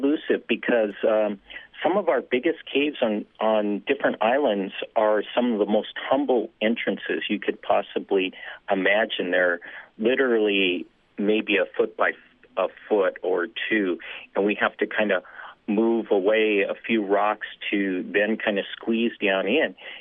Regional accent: Seattle, Washington, United States; I was working for the Forest Service as an archaeologist, and I grew up in Seattle, kind of into mountaineering.

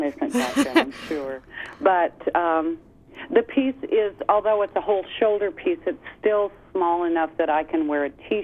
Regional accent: Alaska, United States; I was born and raised in Alaska, as was James.

